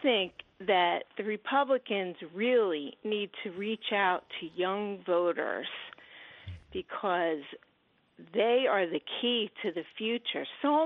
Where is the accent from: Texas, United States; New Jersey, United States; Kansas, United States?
New Jersey, United States; Well, I'm from Jersey.